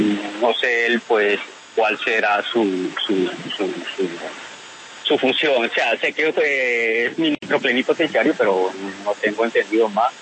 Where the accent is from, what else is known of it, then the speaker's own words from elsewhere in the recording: Ecuador; Yo soy de Ecuador.